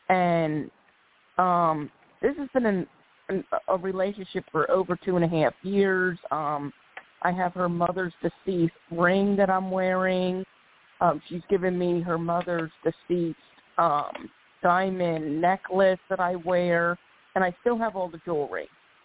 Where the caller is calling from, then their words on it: Philadelphia, Pennsylvania, United States; I'm calling from Philadelphia.